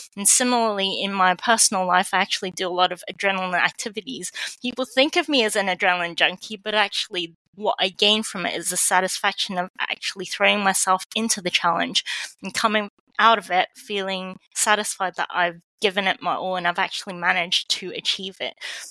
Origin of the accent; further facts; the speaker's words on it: Hong Kong; born there; also born or lived in Australia / England; I was born in Hong Kong and I spent my life in multiple different countries in Hong Kong, in Australia, in England. I've also got family in Canada, USA and Scotland. So very much an international family.